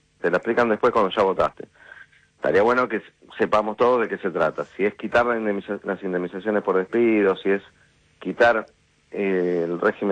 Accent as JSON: {"language": "Spanish", "country": "Argentina", "said": "yo soy argentino, vivo en la Argentina"}